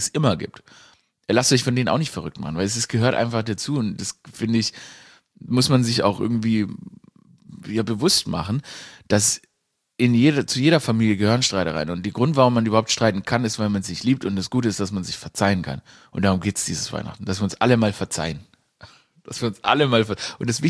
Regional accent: Stuttgart, Baden-Württemberg, Germany; nicht als Schwabe, also nicht als so ein Stadtschwabe, ich bin ja in Stuttgart aufgewachsen

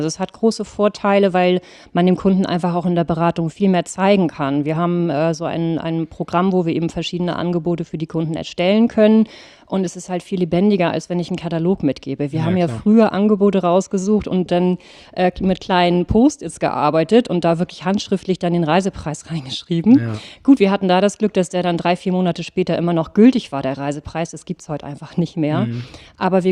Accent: Ratzeburg, Schleswig-Holstein, Germany; Ich bin in Ratzeburg tatsächlich aufgewachsen, geboren und habe da viele Jahre ja auch gelebt, bis ich im Endeffekt mit der Schule fertig war und war da ein absolutes Wasserkind. Also wir haben auch relativ nah am See gewohnt

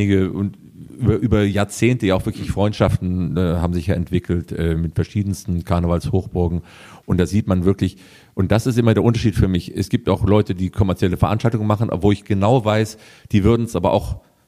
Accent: Kiel, Schleswig-Holstein, Germany; born there; Nee, ich bin ja gebürtiger Kieler, eine Kieler Sprodde.

